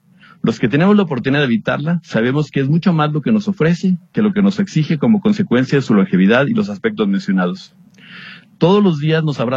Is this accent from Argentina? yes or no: no; Guadalajara, Jalisco, Mexico; haciendo una felicitación a Guadalajara, de manera particular a cada uno de los que la habitamos y somos orgullosamente tapatíos